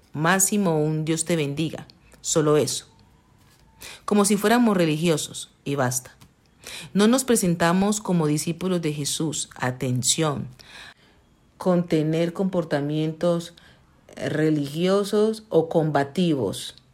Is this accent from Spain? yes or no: no; Italy; solo que nosotros somos italianos, lo haremos en Italia